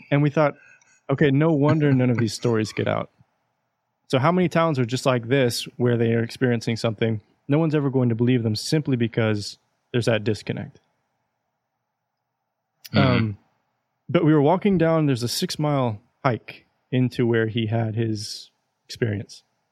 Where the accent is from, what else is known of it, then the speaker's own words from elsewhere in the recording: Texas, United States; And it reminded me of growing up in East Texas when hurricanes would run through the Gulf Coast